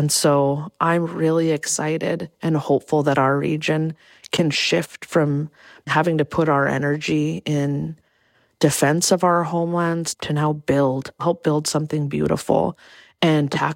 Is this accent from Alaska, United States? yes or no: yes; Clark's Point, Alaska, United States; Yeah, my grandmother was Manchoq, and I was raised with her in Clark's Point in Bristol Bay.